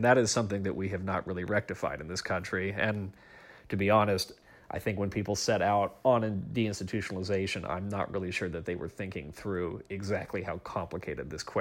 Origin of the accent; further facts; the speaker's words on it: Oregon, United States; I'm thinking about my home state, Oregon.